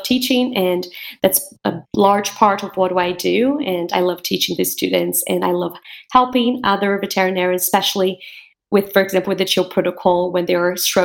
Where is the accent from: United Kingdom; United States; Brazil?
Brazil; moved away as an adult; also born or lived in Australia; So I graduated from Brazil. I'm originally from Brazil. Then I've moved to Australia, and I'm also Australian now